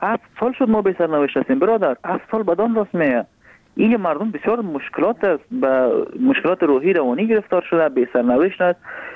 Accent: Afghanistan; also born or lived in India / Malaysia; now in Indonesia; ما از افغانستان اومدم به هندستان و از هندستان اومدم مالزی، از مالزی اومدم به اندونزیا.

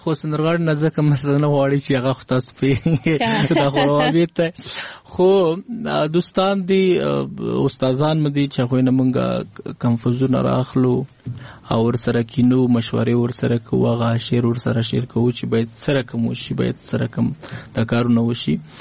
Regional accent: Paktia, Afghanistan; زه خو د فکتیا او ځاځیاریوب ولسوالۍ یم چې د اوس مغرب ولسوالۍ نه زنګ وهلی و.

